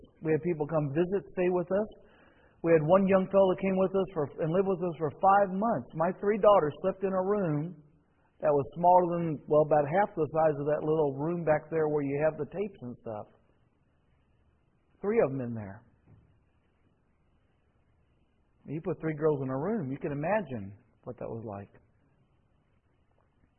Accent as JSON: {"language": "English", "country": "United States", "said": "Spent 10 years apologizing for being American. I did."}